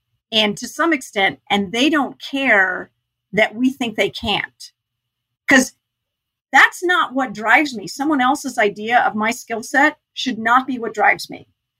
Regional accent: Newtown, Connecticut, United States; also born or lived in Orlando, Florida; I was born in Orlando, Florida. And when I was very young, a couple years old, my parents moved to Newtown, Connecticut, now famous for the Sandy Hook shootings.

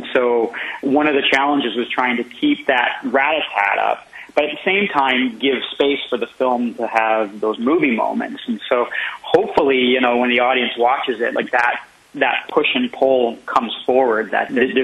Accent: Canada; being a kid growing up in Canada, I grew up on a lot of sketch comedy.

